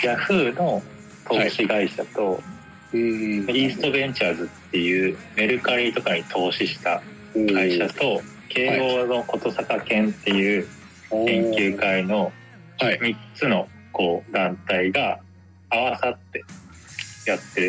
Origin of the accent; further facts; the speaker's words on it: Shizuoka, Japan; まず僕静岡出身で大学に入って